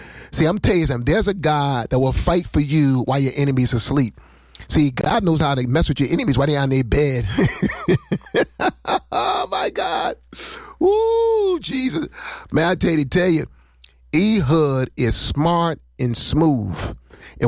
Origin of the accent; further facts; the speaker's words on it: Patterson, United States; He's saying, where you from? I said, I'm from Patterson.